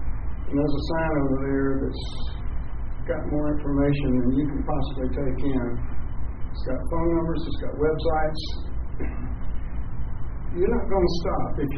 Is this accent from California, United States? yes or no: no; Raleigh, North Carolina, United States; And I'm from Raleigh